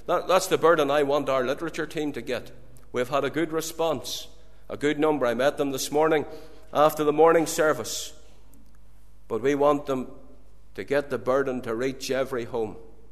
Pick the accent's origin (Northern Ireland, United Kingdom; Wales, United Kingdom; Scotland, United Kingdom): Northern Ireland, United Kingdom; Saintfield; Well, I didn't think I should tell her I was from Saintfield.